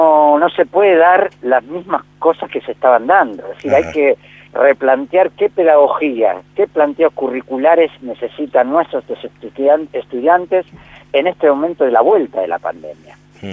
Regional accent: Buenos Aires, Argentina; Yo soy de provincia de Buenos Aires

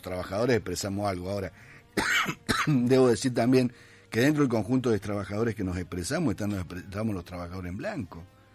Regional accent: Argentina; somos todos argentinos. Y los argentinos generamos plata

